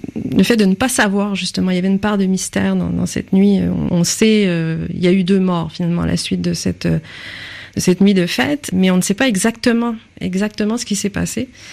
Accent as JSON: {"language": "French", "town": "Saint-Ours", "region": "Quebec", "country": "Canada", "tie": "born or raised there", "said": "Donc, je suis née à Saint-Ours et le roman est inspiré d'un fait réel"}